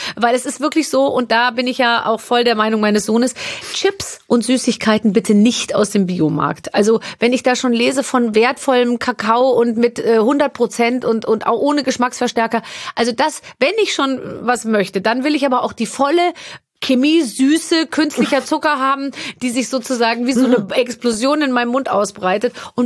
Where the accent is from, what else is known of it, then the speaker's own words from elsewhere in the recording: Munich, Bavaria, Germany; born there; Ich bin 74 München. Geboren in München und wir sind dann in so einen Vorort gezogen, als ich 6 war